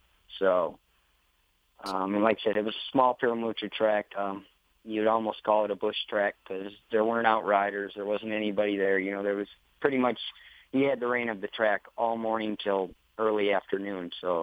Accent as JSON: {"language": "English", "region": "Michigan", "country": "United States", "tie": "born or raised there", "said": "I grew up in Michigan. I've been on a horse farm all my life."}